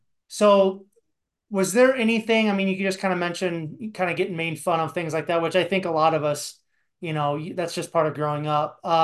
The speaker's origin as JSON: {"language": "English", "town": "Cherokee", "region": "Iowa", "country": "United States", "tie": "born or raised there", "said": "I grew up in Cherokee, which is an hour from Sioux City."}